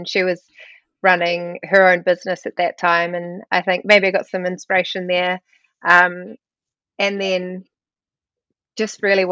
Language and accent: English; Bay of Plenty, New Zealand; also born or lived in United States; I grew up around Manurewa and Tauranga in Omokoroa and Te Puna, and Mount Maunganui, which was just a wonderful place to grow up. And then for middle school and elementary school, part of elementary school, I did move to the States.